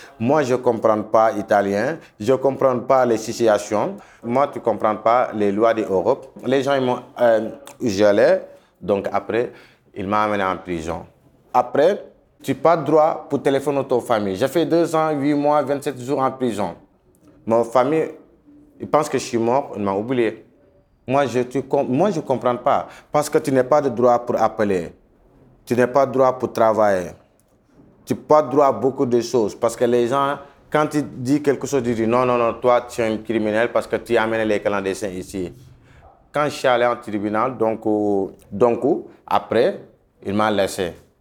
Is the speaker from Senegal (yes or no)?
yes; Senegal; French is a second language; moi je suis sénégalais.